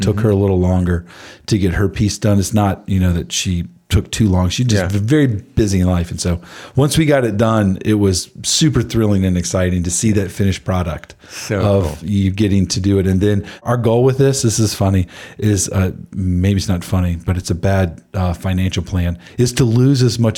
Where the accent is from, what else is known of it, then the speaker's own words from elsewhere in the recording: Maryland, United States; So I grew up in Southern Maryland outside of D.C.